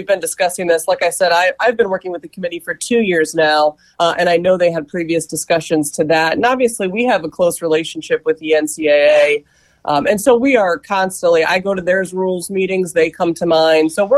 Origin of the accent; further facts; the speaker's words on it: Indianapolis, Indiana, United States; because I'm from Indianapolis.